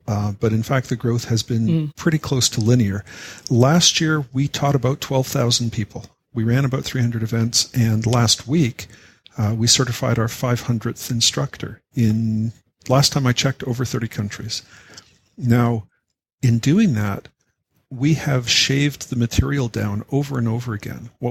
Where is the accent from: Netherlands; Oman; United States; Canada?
Canada; I'm a Canadian.